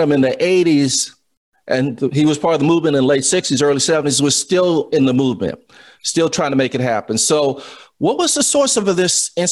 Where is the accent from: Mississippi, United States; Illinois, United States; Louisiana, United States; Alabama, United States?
Louisiana, United States; Okay. Monroe, I'm from Louisiana. Stayed in Monroe.